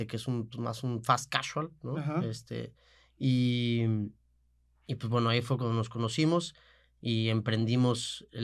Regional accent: Monterrey, Nuevo León, Mexico; also born or lived in Mexico City; Yo soy de Monterrey, okay. Yo viví varios años en la Ciudad de México, que fue ahí donde coincidimos, y pues luego ya me regresé.

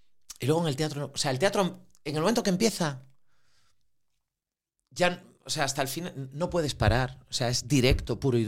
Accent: Asturias, Spain; como los asturianos, que muchas veces perdemos el tiempo en gilipolleces, en pijadas.

